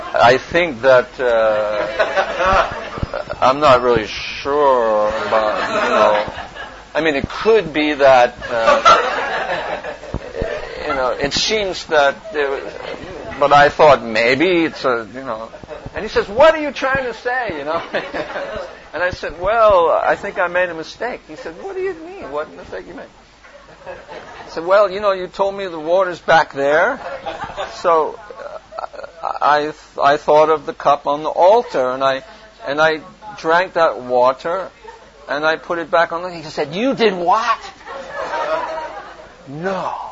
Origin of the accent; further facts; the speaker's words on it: New York, United States; And I was, you know, I'm from New York, so it's like, yeah, right.